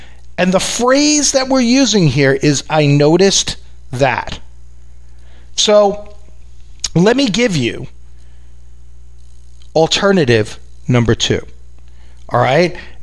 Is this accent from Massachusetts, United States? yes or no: no; New York, United States; No, I'm from New York. I've always lived here.